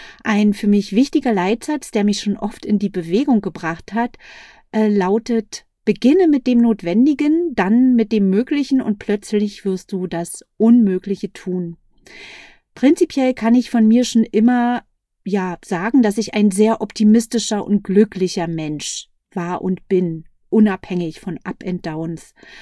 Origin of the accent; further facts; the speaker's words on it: Berlin, Germany; Ich komme aus Berlin, bin 47 Jahre jung